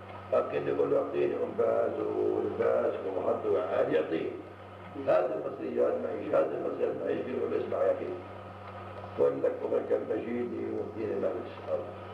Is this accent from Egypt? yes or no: no; Acre, Northern District, Israel; أنا بقى من عكا